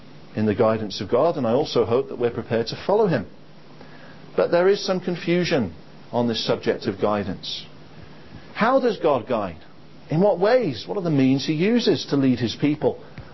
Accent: England, United Kingdom; now in Wales; Well, I'm not Welsh, as you will have gathered, but I do live in Wales. And when you're an Englishman living in Wales, you can't fail to notice when the Six Nations rugby tournament is on.

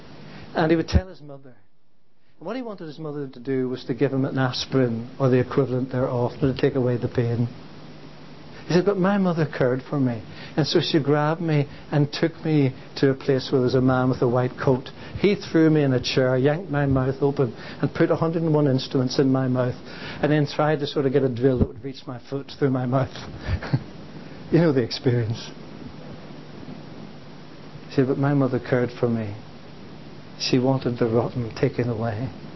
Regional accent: Belfast, Northern Ireland, United Kingdom; Now, as most of you know, I come from Belfast.

